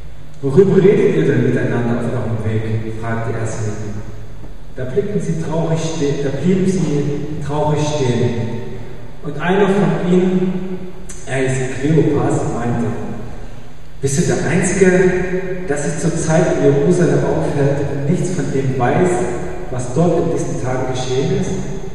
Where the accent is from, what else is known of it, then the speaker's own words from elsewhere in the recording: Kohlersdorf, Germany; Ich komme nicht aus Bautzen, sondern aus Kohlersdorf.